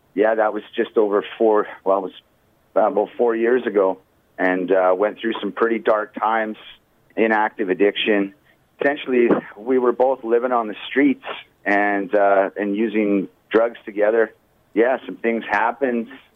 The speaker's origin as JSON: {"language": "English", "town": "Millet", "region": "Alberta", "country": "Canada", "tie": "born or raised there", "also_born_or_lived": "Hay River, Northwest Territories / British Columbia", "said": "Right now, we're coming through Edmonton. It's where we're living right now. I was born up north in Hay River, Northwest Territories, okay. And moved around a little bit, BC and Alberta, and you know, mostly grew up in Millet, actually."}